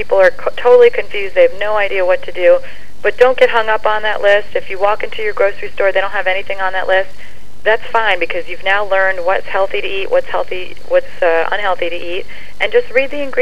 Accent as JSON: {"language": "English", "region": "New Jersey", "country": "United States", "said": "It didn't bother me at all, but I'm from New Jersey, and I've got a potty mouth"}